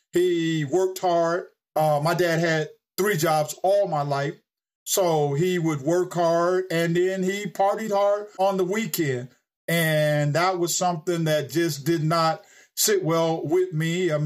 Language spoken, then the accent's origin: English; Miami, Florida, United States; I grew up in Miami, Florida.